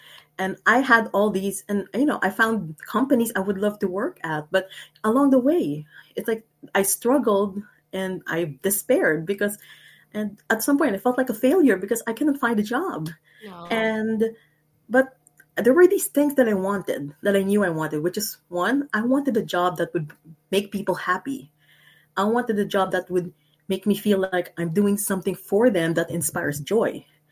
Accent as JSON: {"language": "English", "country": "Philippines", "said": "I'm Filipina, and yeah, I've been writing since I was a kid"}